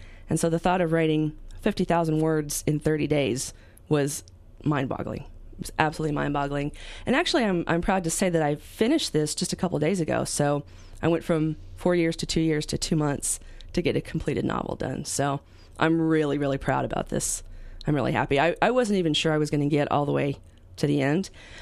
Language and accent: English; New Mexico, United States; now in California, United States; I moved from New Mexico, and I found that while I loved living here, I was also homesick.